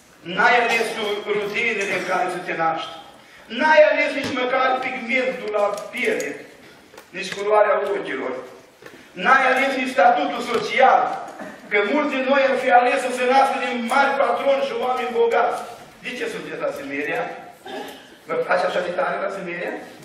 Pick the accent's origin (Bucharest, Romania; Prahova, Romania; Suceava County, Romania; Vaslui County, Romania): Suceava County, Romania; Bosanci; born there; Eu m-am născut în Bosanci, în urmă cu 53 de ani, undeva în Bucovina. Într-o familie cu mai mulți copii.